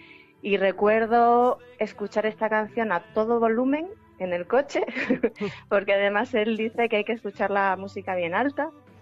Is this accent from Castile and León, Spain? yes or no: no; Valverde de la Vera, Extremadura, Spain; Yo crecí en Valverde de la Vera, mi familia es de la Vera y del Valle del Jerte, y somos familia numerosa, 4 hermanos